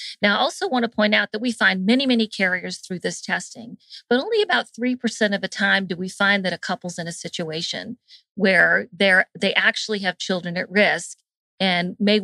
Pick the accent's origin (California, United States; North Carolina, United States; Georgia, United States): Georgia, United States; Atlanta; because I grew up in the Jewish community here in Atlanta.